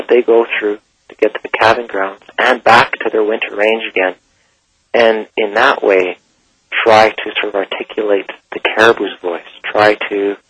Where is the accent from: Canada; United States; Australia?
Canada; Calgary, Alberta; on the plains where I grew up in Calgary with a bison.